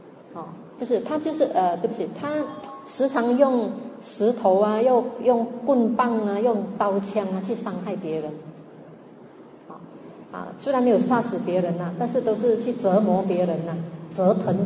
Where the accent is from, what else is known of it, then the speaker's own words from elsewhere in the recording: China; 另外一个也是我们中国人最喜欢祈求的什么东西